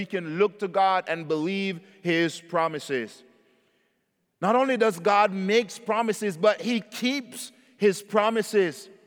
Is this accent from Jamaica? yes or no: yes; Jamaica; You know, growing up in Jamaica, and I hear it here as well, so I know it's not unique to us.